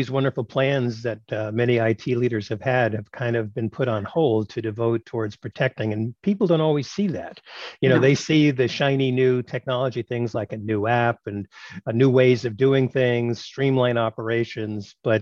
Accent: Brooklyn, New York, United States; You know, I grew up in Brooklyn, New York

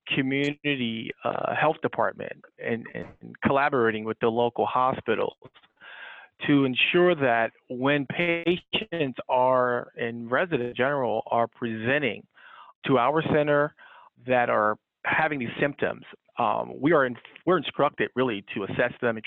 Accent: New Jersey, United States; growing up in New Jersey, I always had a strong passion for wanting to serve the indigent population.

